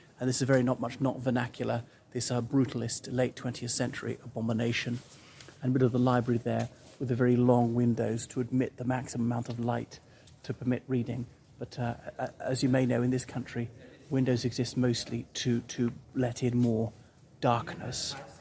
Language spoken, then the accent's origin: English; Ireland; from Ireland.